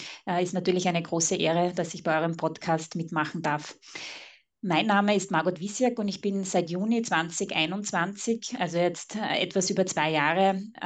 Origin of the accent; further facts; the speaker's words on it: Styria, Austria; mit Sitz in der schönen Oststeiermark in Österreich. Man hört es natürlich auch etwas an meinem Akzent.